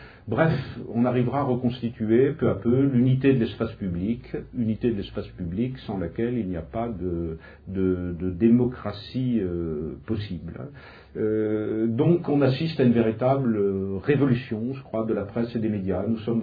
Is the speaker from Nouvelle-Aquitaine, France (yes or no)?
yes; Bordeaux, Nouvelle-Aquitaine, France; Mais moi, je suis de Bordeaux.